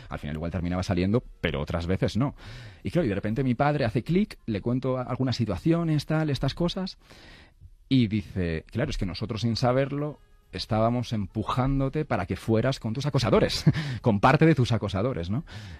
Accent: Arrigorriaga, Basque Country, Spain; además es que os puedo llevar a sitios de mi castola o de mi pueblo de Arrigorriaga.

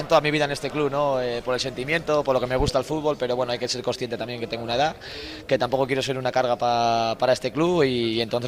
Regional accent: Oviedo, Asturias, Spain; porque al final me crié en esta cantera, soy de Oviedo, tengo a todos mis amigos, mi familia

